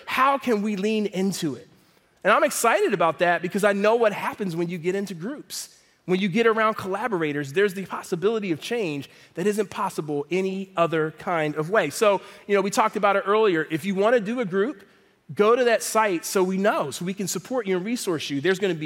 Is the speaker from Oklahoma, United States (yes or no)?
no; Philadelphia, Pennsylvania, United States; I'm from Philadelphia, Pennsylvania.